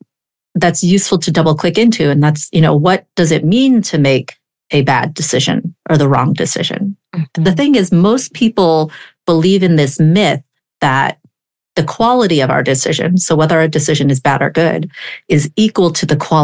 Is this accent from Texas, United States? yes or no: no; California, United States; I grew up in the Bay Area. My husband grew up in the Bay Area. Our parents are here.